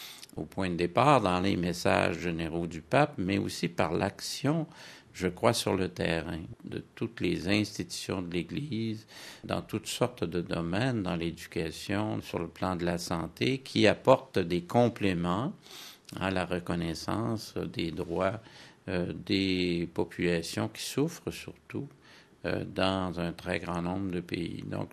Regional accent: Canada; Je vois chez nous, au Canada

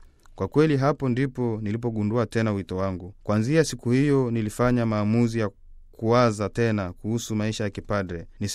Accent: Moshi, Kilimanjaro, Tanzania; born there; nilizaliwa katika Jimbo la Moshi, parokia ya Lowerere. Ni mtoto wa pili kati ya watoto 9 wa … na … Tangu utoto wangu nimelelewa katika maadili na desturi za Kikatoliki.

